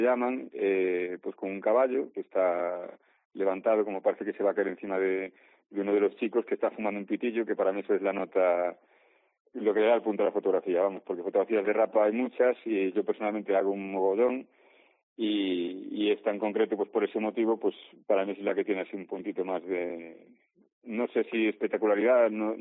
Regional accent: Carballo, Galicia, Spain; Sí, soy de Carballo, vivo en C, pero tengo un local en Carballo.

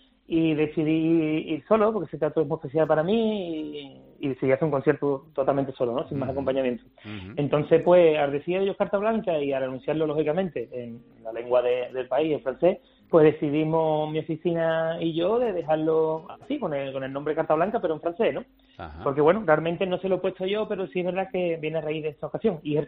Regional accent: Morón de la Frontera, Andalusia, Spain; also born or lived in Seville; nací en Sevilla, como bien dices, pero estuve el tiempo justito de que mi madre me tuviera y me crié en Morón. Se me vine para acá a las pocas horas, ya estaba en Morón, que es donde mi familia ha vivido siempre y aquí vivo.

